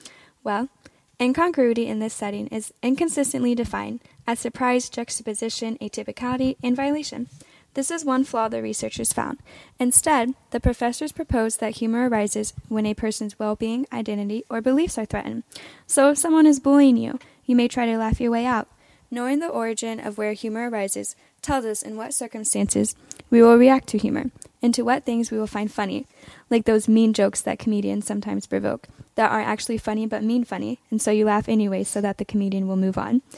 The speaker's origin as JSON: {"language": "English", "town": "Muncie", "region": "Indiana", "country": "United States", "said": "I'm also a first-year student and thinking of double majoring in math and physics. I'm from Muncie, Indiana."}